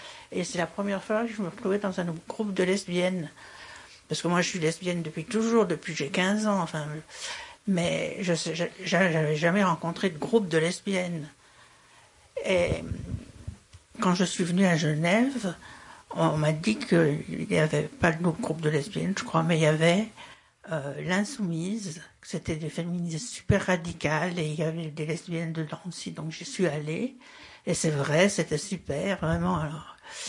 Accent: France; je suis française. J'arrivais de Lyon

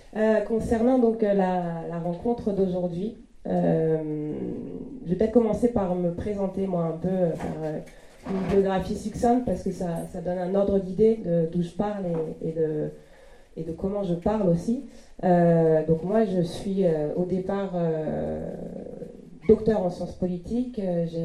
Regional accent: Marseille, Provence-Alpes-Côte d'Azur, France; Je viens de Marseille

